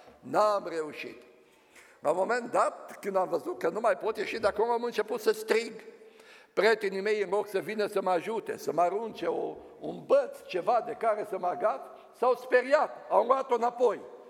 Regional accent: Maramureș County, Romania; also born or lived in Arad; Am crescut pe Maramureș, și la Arad, un oraș pe unde trece râul ăsta mare.

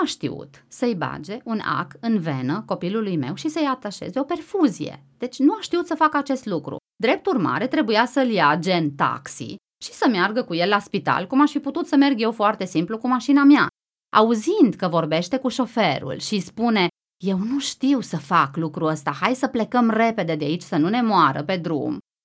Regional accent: Timișoara, Timiș County, Romania; noi suntem de la Timișoara și nu mai e mult până acolo și vreau să ajung acasă

